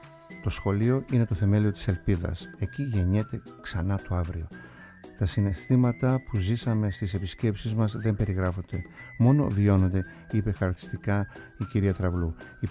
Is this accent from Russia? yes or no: no; Kasos, South Aegean, Greece; είμαι από την Κάσου και έχουμε ναυτικούς